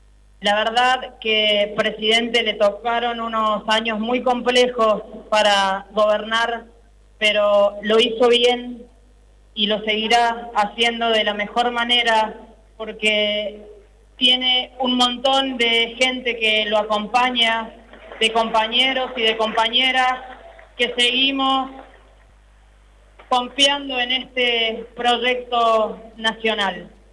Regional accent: Argentina; algo que nos desgasta como argentinos y como argentinas.

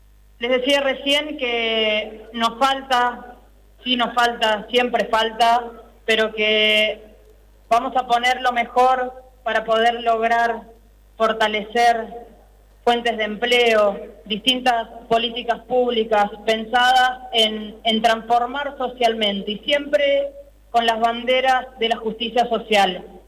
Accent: Argentina; algo que nos desgasta como argentinos y como argentinas.

